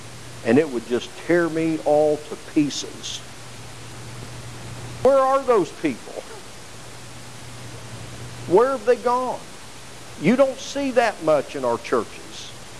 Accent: Indianapolis, Indiana, United States; I grew up in Indianapolis. Everybody knows that. I grew up among missionary Baptist churches up there that were started by people that came from the South.

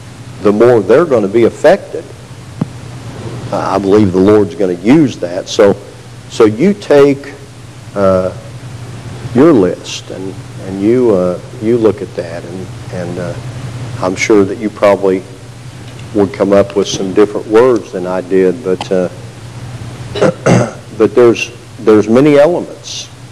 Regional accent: Indianapolis, Indiana, United States; I remember times where I grew up in Indianapolis among the churches there, and especially I have memories of Fellowship Church there, because that's where I attended the most.

